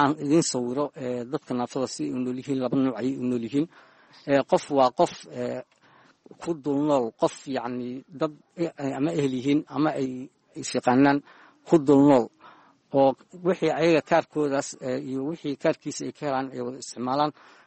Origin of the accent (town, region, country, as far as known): Mogadishu, Banaadir, Somalia; born or raised there; also born or lived in Galgaduud